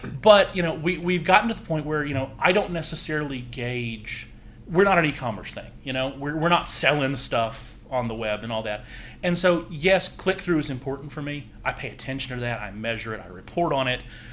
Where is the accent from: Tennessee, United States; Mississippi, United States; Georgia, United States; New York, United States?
Mississippi, United States; Vicksburg; No. I'm originally from Vicksburg, Mississippi.